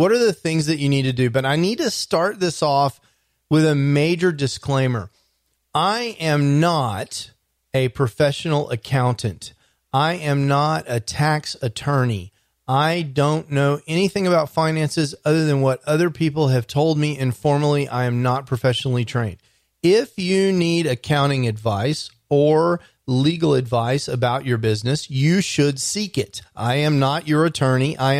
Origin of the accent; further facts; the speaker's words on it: Dallas, Texas, United States; because, hey, I'm from Dallas, Texas. Dallas is in the United States of America.